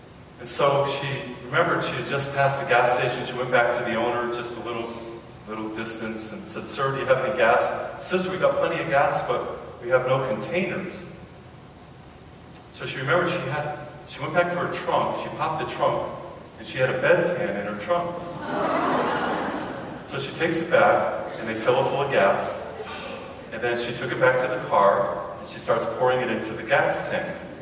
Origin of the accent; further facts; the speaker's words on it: Massachusetts, United States; Now, I come from Massachusetts. I know what your winters are like.